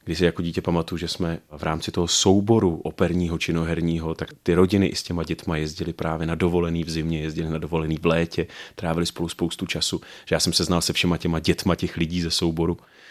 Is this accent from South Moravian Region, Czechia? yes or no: no; České Budějovice, South Bohemian Region, Czechia; also born or lived in Liberec; Já měl krásný mládí v Českých Budějovicích. My jsme se stěhovali do Českých Budějovic, když mi byl rok, to znamená, já jsem Liberečák, ale je pravda, že duší se cítím víc Budějovičákem, protože jsem tady vyrůstal